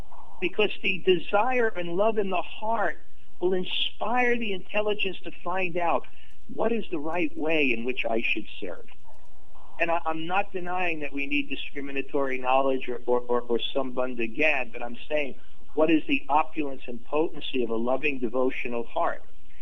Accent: Brooklyn, New York, United States; when I grew up in Brooklyn, just about that time there was a young boy in high school

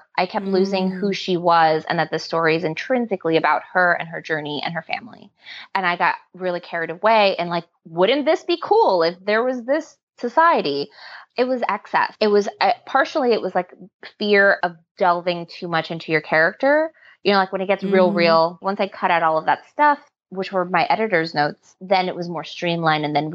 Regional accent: Hollis, New York, United States; I was from Hollis in Jamaica.

